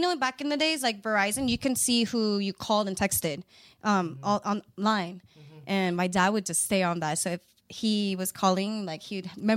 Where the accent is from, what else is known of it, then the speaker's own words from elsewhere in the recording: South Korea; English is a second language; I was the only Korean girl over there, Asian girl.